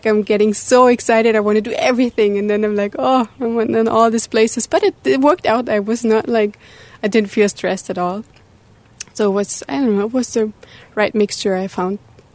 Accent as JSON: {"language": "English", "country": "Germany", "said": "I'm from Germany. And I came here to Oroville to make an internship at the Oroville Radio."}